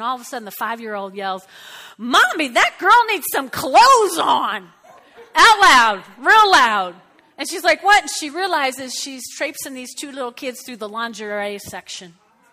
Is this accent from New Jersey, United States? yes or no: yes; New Jersey, United States; So I grew up in North Jersey, lots of Italians